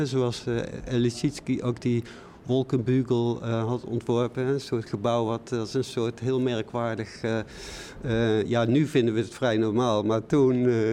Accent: North Brabant, Netherlands; Ik kom uit Brabant

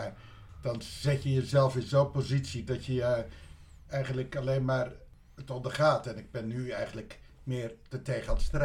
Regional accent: Vlaardingen, South Holland, Netherlands; born there; Ik ben in Vlaardingen geboren. Uit een gezin met vader, moeder en 3 zoons en 1 dochter. Ja, het was een Nederlands hervormd gezin.

